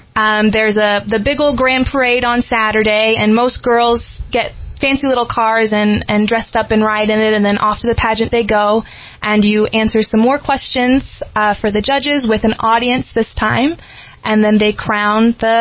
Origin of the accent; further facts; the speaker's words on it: Versailles, Ohio, United States; Born and raised in Versailles.